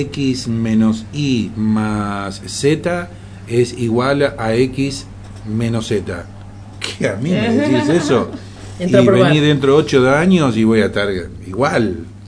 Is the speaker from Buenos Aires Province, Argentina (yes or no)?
yes; Caseros, Buenos Aires Province, Argentina; yo soy de Caseros, me parece muy bien, maestro.